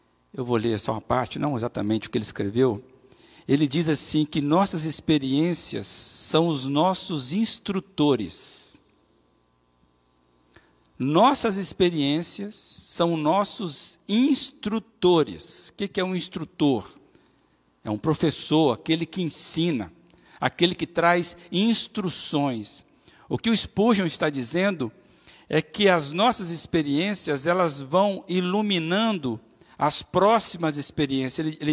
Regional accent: Minas Gerais, Brazil; vocês conhecem ali perto de, né, de Ipatinga, a gente consegue identificar, está chegando na minha terra.

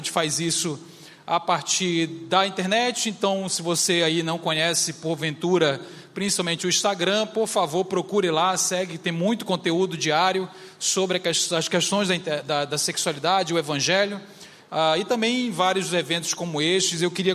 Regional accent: Belém, Pará, Brazil; Eu tenho esse nome alemão, mas eu sou lá de Belém do Pará, não tem nada a ver essa cara de indígena que eu carrego, né? E sou casado há 19 anos, tenho uma filha de 17, um filho de 12

